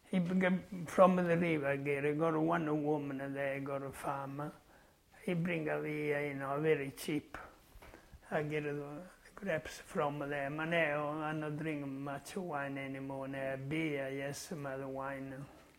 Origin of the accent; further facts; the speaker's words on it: Italy; born there; English is a second language; Oh, I was born in Italy in a garden.